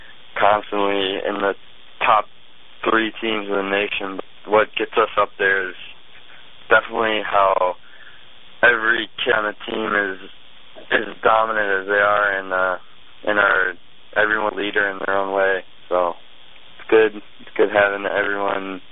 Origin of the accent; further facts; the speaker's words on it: Michigan, United States; I've been growing up in Michigan. I've been a University of Michigan fan my whole life.